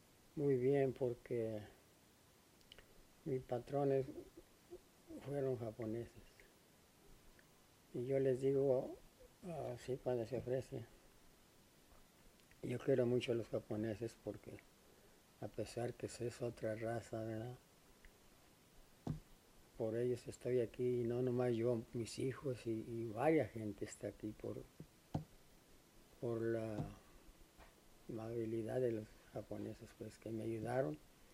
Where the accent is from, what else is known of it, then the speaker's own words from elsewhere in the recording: Mexico; El primer contrato de 18 meses, cuando se me terminó, me fui para mi pueblo allá, para México. Estuve como un mes.